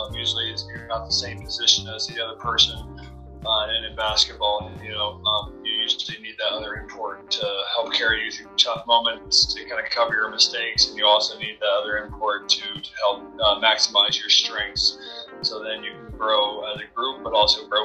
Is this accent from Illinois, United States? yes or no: yes; Illinois, United States; also born or lived in Chicago; I was born in Chicago, born a Navy base. Both my parents were medics in the Navy. We kind of bounced around for a while before eventually I settled down in Southern Illinois.